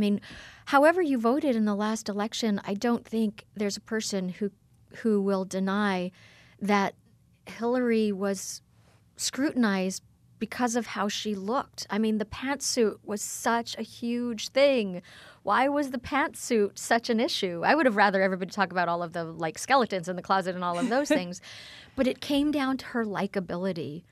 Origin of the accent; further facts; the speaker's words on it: New Mexico, United States; born there; moved away as an adult; now in New York City, United States; And then at 19, I went to New York City for the first time, and I looked around and went, oh, I'm a New Yorker that was born on a ranch in New Mexico.